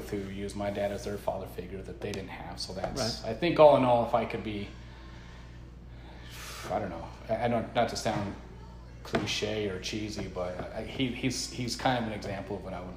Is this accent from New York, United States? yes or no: no; Broomfield, Colorado, United States; also born or lived in Alamosa; we actually were originally from Alamosa, Colorado